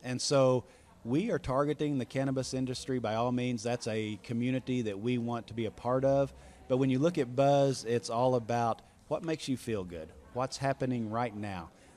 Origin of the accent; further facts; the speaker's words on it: Little Rock, Arkansas, United States; I'm from Little Rock, Arkansas